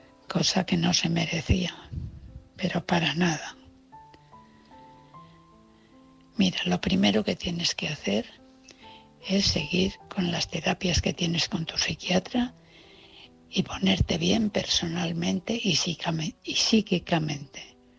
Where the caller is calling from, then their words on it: Valencia, Valencian Community, Spain; de Valencia.